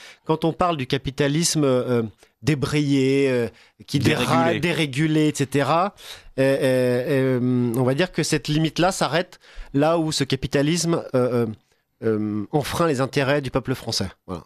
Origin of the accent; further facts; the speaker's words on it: France; nationalement, je suis de France